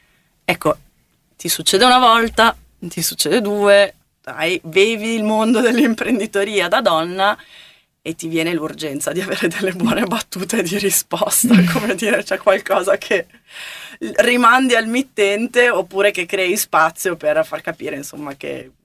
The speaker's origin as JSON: {"language": "Italian", "town": "Milan", "region": "Lombardy", "country": "Italy", "lives_now": "Vicenza, Italy", "said": "io sono una milanese trapiantata a Vicenza"}